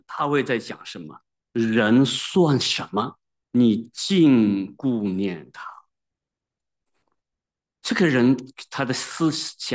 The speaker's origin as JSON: {"language": "Chinese", "country": "China", "said": "我们中国人的话呢，既不相信天使"}